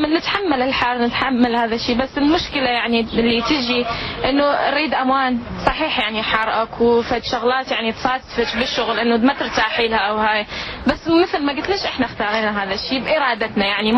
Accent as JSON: {"language": "Arabic", "country": "Iraq", "said": "احنا كعراقيين فتشي صعب"}